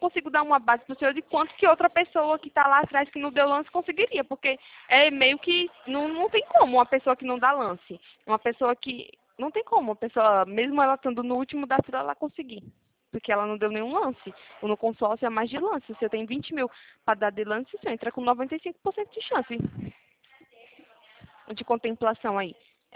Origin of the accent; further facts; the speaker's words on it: Maceió, Alagoas, Brazil; now in Campinas, Brazil; Eu tô morando aqui em São Paulo, né? Aqui em Campinas eu estou morando, mas eu sou natural de Alagoas, Maceió, eu sou.